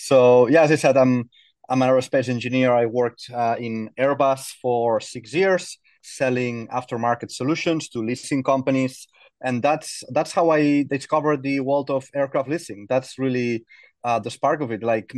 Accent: Barcelona, Catalonia, Spain; I'm an aerospace engineer like you, Mikael. I'm from Catalonia, Barcelona.

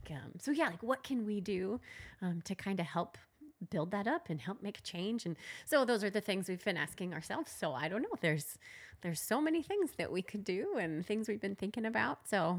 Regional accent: Lincoln, United States; And it's so funny because I moved back to Lincoln. I'm from Lincoln

